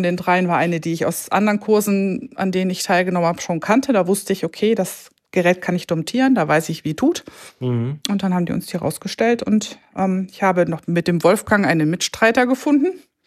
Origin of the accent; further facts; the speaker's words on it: Holtensen, Lower Saxony, Germany; aus Holtensen, also da wo aus du auch herkommst